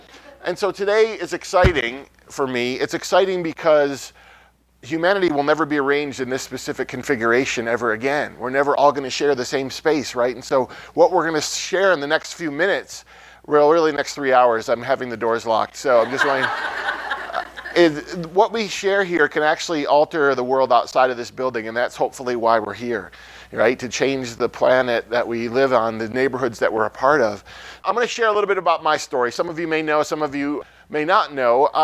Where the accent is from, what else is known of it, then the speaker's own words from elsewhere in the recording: Syracuse, New York, United States; Originally, I grew up in Syracuse, New York, in a fairly traditional Italian Roman Catholic family, which means I was raised on gluten and guilt, right?